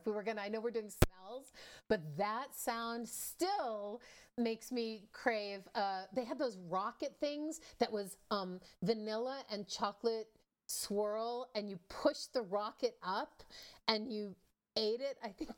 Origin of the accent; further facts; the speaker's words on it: New England, United States; I grew up in New England, so we had Friendly's ice cream.